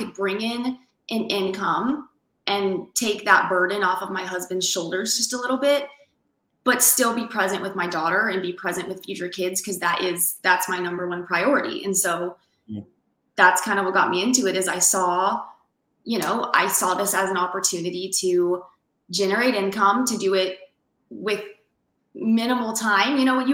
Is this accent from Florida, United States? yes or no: no; Colorado, United States; We're from Colorado. Me and my husband are from Colorado originally.